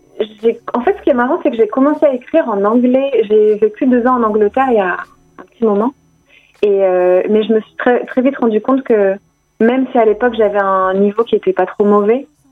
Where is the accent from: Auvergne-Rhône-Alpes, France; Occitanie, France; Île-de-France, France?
Occitanie, France; Perpignan; also born or lived in Montpellier; Je suis originaire de Perpignan, exactement, mais j'ai vécu à Montpellier pas mal de temps.